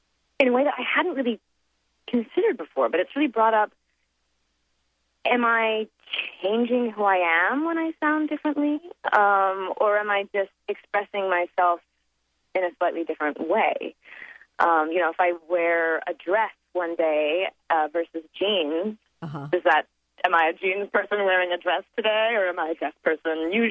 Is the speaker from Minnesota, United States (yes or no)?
no; Seattle, Washington, United States; born there; also born or lived in New Zealand; now in Los Angeles, United States; But I was born in Seattle, which I'm so glad it's sunny there because I'm in L.A. now and it's sunny here too